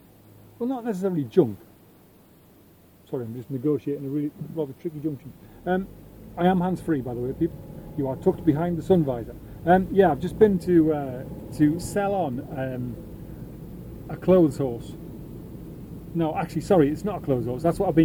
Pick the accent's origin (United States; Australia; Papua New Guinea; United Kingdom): United Kingdom; England; it doesn't really matter how I feel because I'm English.